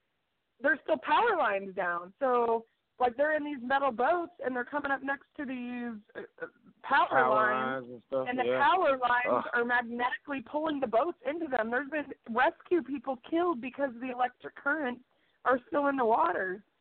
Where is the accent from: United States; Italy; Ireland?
United States; Tornado Alley; You know, I grew up in Tornado Alley